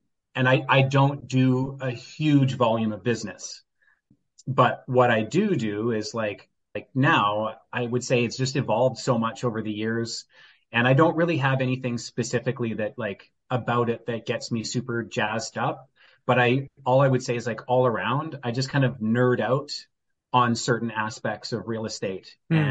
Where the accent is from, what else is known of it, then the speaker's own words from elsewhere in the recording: Victoria, British Columbia, Canada; also born or lived in Vancouver / Cowichan Valley; In about 2010, I came to Victoria. I'm originally from Victoria. Well, I was born in Vancouver, but I grew up in Victoria and the Cowichan Valley for most of my life.